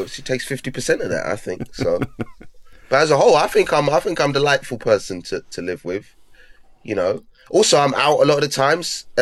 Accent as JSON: {"language": "English", "country": "Nigeria", "said": "I'm a Nigerian yeah, household."}